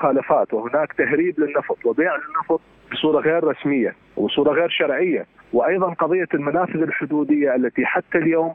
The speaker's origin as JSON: {"language": "Arabic", "country": "Iraq", "said": "الدستور الذي صوتنا عليه ووافقنا عليه جميعا كعراقيين"}